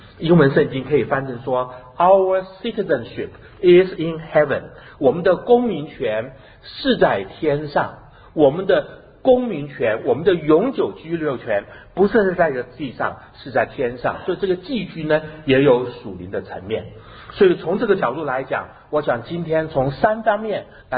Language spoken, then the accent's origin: Chinese; Chiayi, Chiayi County, Taiwan; 我在台湾的嘉义长大，那么我长大的时候过程当中呢，那么虽然我小的时候就可以讲闽南话，但是我的台湾同学看到我还是说我是瓦辛娜， 说我是外省人